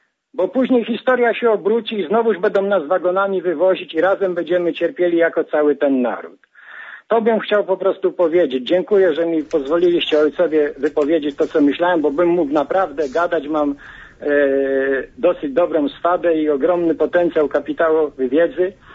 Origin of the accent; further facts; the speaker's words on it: Jasień, Lubusz Voivodeship, Poland; Ja mieszkam od urodzenia w Jasieniu, województwo lubuskie.